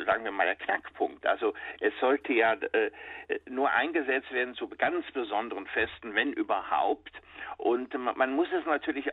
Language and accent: German; Rhineland, Germany; dann fällt mir als Rheinländer ein alter Kölner Karnevalsschlager